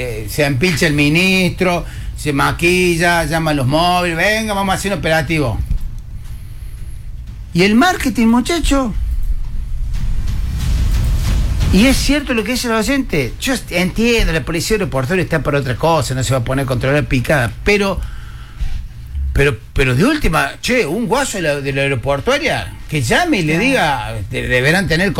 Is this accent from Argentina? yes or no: yes; Santiago del Estero, Argentina; Les cuento algo, soy de Santiago Capital.